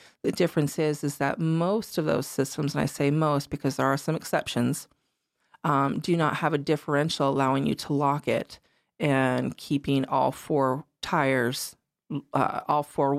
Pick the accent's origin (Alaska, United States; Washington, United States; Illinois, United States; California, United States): Alaska, United States; I've was born and raised in Alaska.